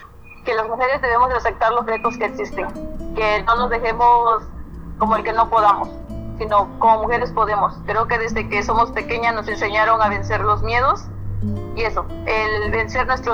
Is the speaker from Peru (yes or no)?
no; Santa Cruz del Rincón, Guerrero, Mexico; soy de Santa Cruz del Rincón, municipio de María del Tepe Guerrero.